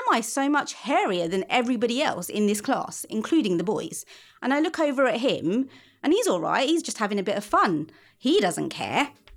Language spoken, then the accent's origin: English; London, United Kingdom; But I spend a lot of my teens wandering around my part of London, looking for a cheap deal at the Indian beauty shops that they have